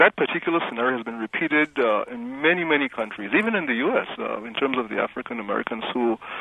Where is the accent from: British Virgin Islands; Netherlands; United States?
British Virgin Islands; Tortola; I'm from Tortola.